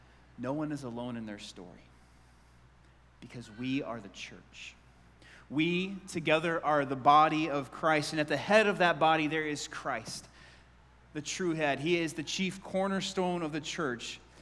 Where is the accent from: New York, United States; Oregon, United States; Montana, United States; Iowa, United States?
Oregon, United States; Bend; And Wade was a member of my church growing up in Bend.